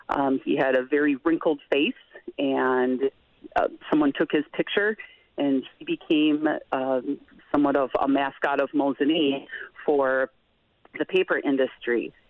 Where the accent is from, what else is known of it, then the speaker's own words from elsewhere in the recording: Wisconsin, United States; I'm a member of the United Nation in central Wisconsin. We don't have a huge population of Native folks. We're not close to any single, larger community.